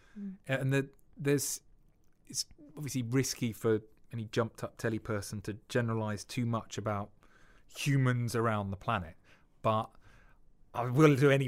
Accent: United Kingdom; I think people are too private, and we're too British in many ways, and we need to discuss this.

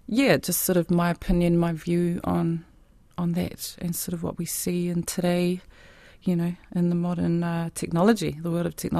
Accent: Porirua, Wellington, New Zealand; now in Christchurch, New Zealand; I'm from Wellington, from Porirua, but I live in Ōtautahi in Christchurch at the moment.

